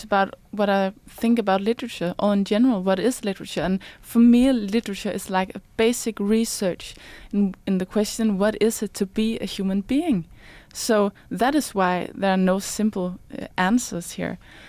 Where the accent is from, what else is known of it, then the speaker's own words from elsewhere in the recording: Central Denmark Region, Denmark; I grew up in Mols Mountains, and when I grew up, the hills were covered with trees. It was like one big forest.